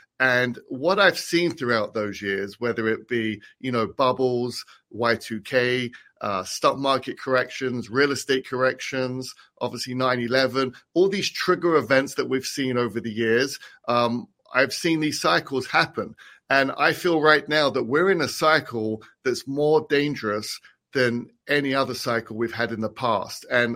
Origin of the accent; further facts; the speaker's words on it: London, United Kingdom; I grew up in London under the Maggie Thatcher ruling.